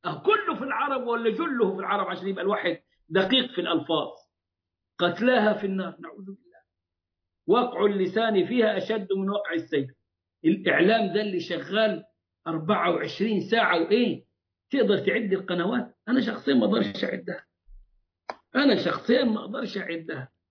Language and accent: Arabic; Egypt; شوف اللي حصل عندنا في مصر